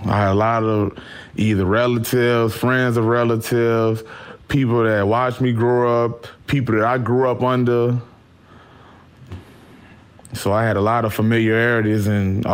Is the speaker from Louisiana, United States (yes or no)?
yes; Louisiana, United States; born there; You know, I was born in Louisiana.